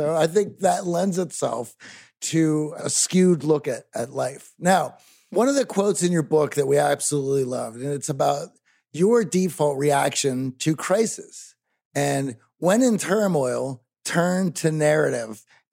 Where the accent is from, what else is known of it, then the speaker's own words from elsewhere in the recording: Pittsburgh, Pennsylvania, United States; He grew up in Detroit. I grew up in Pittsburgh.